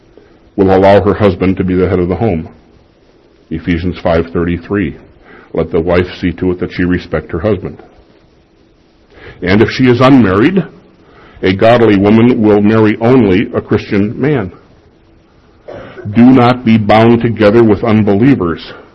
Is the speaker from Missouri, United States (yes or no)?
no; Chicago, Illinois, United States; When I was a kid growing up in Chicago, in a very strict Lutheran church